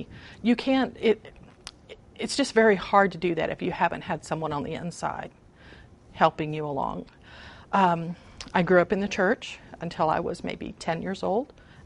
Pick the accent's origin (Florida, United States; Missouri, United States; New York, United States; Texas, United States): Texas, United States; Fort Worth; I was in Galveston. I grew up in Fort Worth.